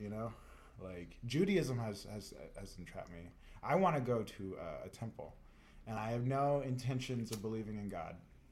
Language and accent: English; the South, United States; because I grew up in the South. You know, I grew up in a place where you had to be religious or else you were part of the minority.